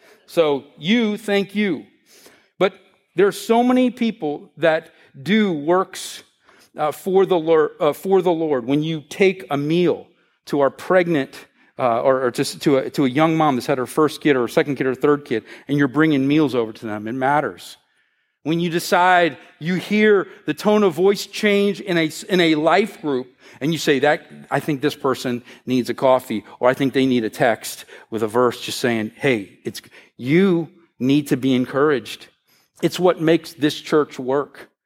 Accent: United States; As an American, where individualism is, you know, what we think that is the highest value.

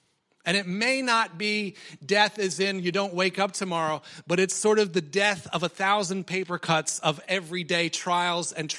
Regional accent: Colorado, United States; accent: American; moved away as an adult; now in Australia; I'm from Colorado originally. Been in Australia for 17 years, still have the accent, still have the American accent.

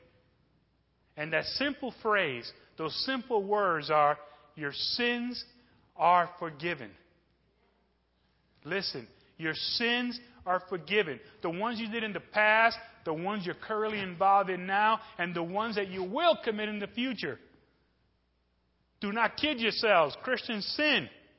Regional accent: New York City, New York, United States; You know, I grew up in New York City, Bedford-Stuyvesant, tough neighborhood.

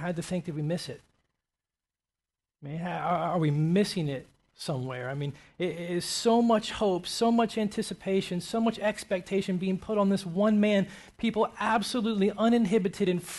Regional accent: the South, United States; I was watching it proud, you know, as a citizen and as an American and as a Southerner

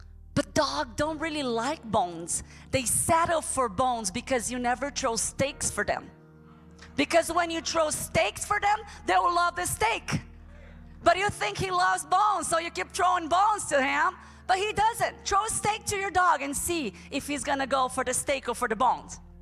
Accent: Brazil; English is a second language; moved away; I came here to go to school. I came here to have a different life because I grew up in Brazil with nothing. It's a third world country.

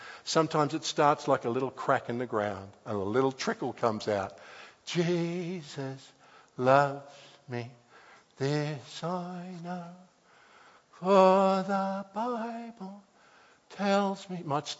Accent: Australia; Your spiritual life, I know, I'm Australian, I'm not spiritual.

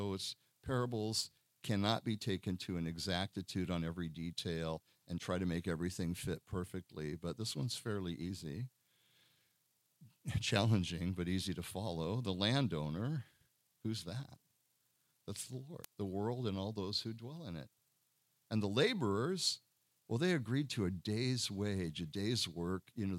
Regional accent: Beaverton, Oregon, United States; I grew up in Beaverton, Oregon, Portland and Beaverton.

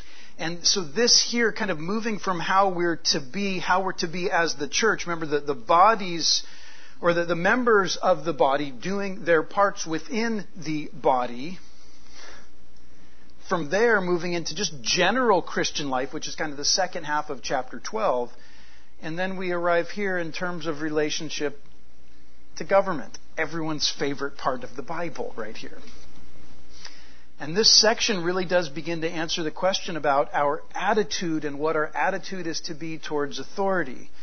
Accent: California, United States; We did a little experiment some years ago, like, I'm from California. That doesn't justify it. In California, it's a rolling stop, right?

